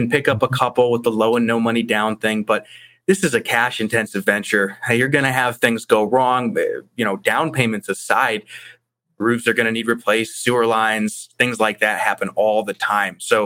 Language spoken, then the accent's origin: English; Ohio, United States; moved away as an adult; now in Colorado Springs, United States; I'm originally from Ohio, actually, and stayed there until I was finishing up college. Came out here to visit my brother because he's here with his wife, and took me about a day to decide to pack my things and drive across the country.